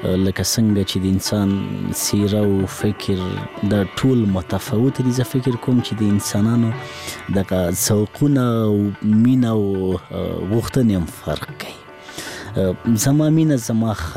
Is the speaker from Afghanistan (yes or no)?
yes; Laghman, Afghanistan; زه په لغمان کې پیدا شوم په لغمان کې رلوي شوم خوانځي مې په لغمان کې لوستې.